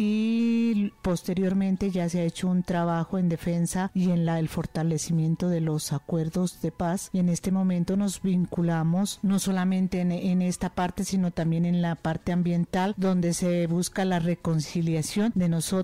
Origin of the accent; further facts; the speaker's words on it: Nariño, Colombia; Vengo del departamento de Nariño